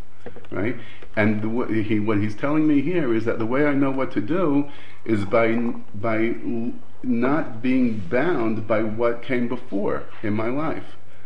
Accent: New York, United States; I'm from New York, you know. I'm. It's totally in my bones, right?

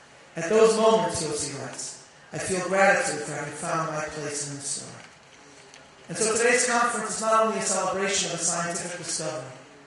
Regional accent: Chicago, Illinois, United States; Growing up in Chicago, in the Salvation Council of Chicago

